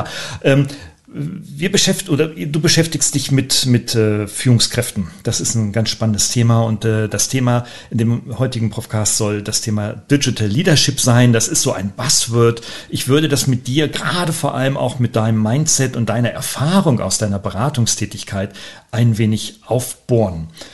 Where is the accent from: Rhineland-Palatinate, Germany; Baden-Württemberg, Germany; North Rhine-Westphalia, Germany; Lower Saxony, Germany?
Baden-Württemberg, Germany; Weinheim; in meiner Heimatstadt hier in Weinheim